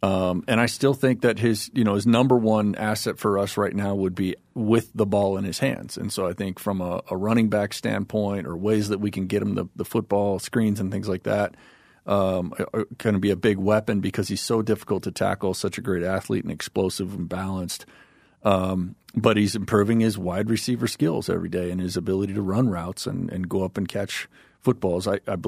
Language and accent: English; California, United States; I came from California to go to school in Utah, and there's an adjustment period there, and it's real, and it's a challenge.